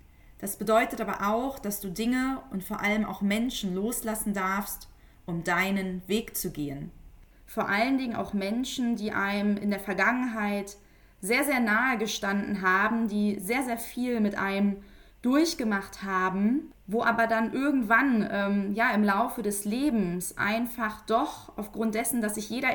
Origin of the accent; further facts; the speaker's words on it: Hanover, Lower Saxony, Germany; born there; Denn auch gerade so als gebürtige Hannoveranerin, Hannover, für all diejenigen, die es nicht kennen, ist eine sehr, sehr bodenständige Stadt, eine sehr unauffällige Stadt